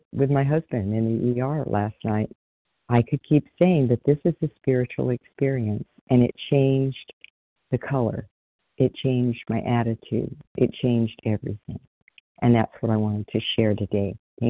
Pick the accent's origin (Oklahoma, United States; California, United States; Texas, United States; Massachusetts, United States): California, United States; I'm from California.